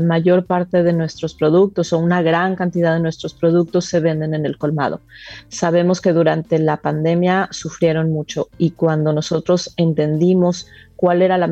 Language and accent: Spanish; Mexico; En mi país, en México, el 70% de los colmados están en manos de mujeres